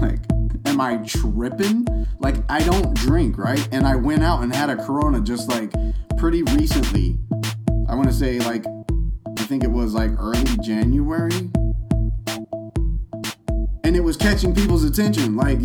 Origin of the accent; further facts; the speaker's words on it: Las Vegas, Nevada, United States; I come from Vegas. Like, what do you want from me? You know, like, I'm going to drink differently. You know what I'm saying? Like, I grew up knowing all about the bar scene.